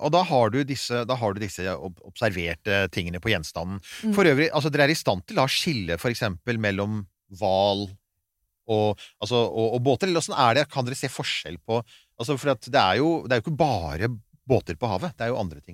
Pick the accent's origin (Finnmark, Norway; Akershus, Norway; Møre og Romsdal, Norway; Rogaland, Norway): Akershus, Norway; Bærum; jeg vokste opp på land i Bærum